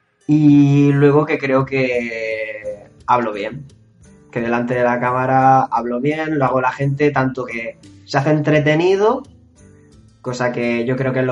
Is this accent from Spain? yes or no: yes; Spain; si soy español